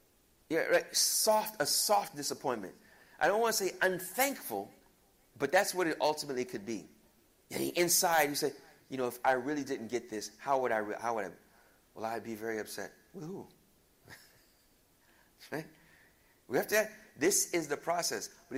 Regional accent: Arlington, Texas, United States; born there; My parents came to this country. I was born in Arlington, Texas. My parents came from Ghana, then went to Chicago

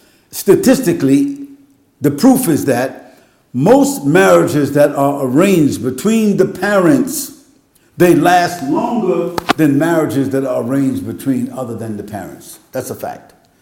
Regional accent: United States; because, you know, I'm from America.

